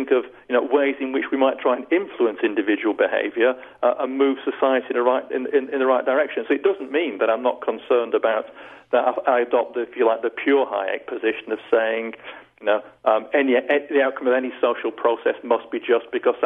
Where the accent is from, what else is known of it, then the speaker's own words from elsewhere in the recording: England, United Kingdom; I mean, I suppose I'm English, so I'm an empiricist.